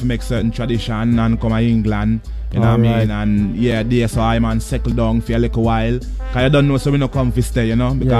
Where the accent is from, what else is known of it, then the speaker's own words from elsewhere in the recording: Salem, Montserrat; which part I grew up in the Caribbean island in Montserrat, the village was like a musical influence village, you know.